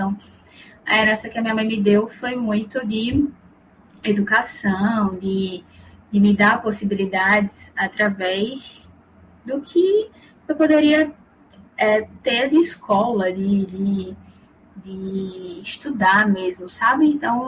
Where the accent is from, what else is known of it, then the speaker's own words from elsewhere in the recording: Limoeiro, Pernambuco, Brazil; Eu sou de Pernambuco, né? De Limoeiro, Pernambuco